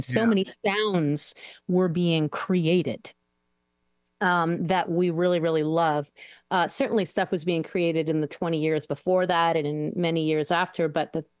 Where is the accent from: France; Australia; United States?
France; You know, what's interesting is growing up in France, the French see jazz as pop music.